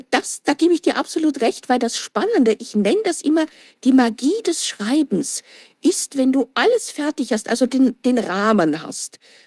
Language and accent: German; Austria; Ich bin Österreicherin, geboren und aufgewachsen.